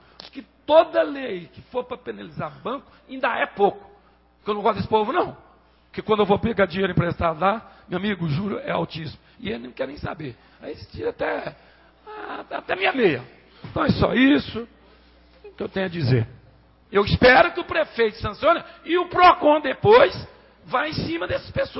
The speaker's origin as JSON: {"language": "Portuguese", "town": "Jardim", "country": "Brazil", "said": "se eu estou lá no meu bairro, na cidade de Jardim"}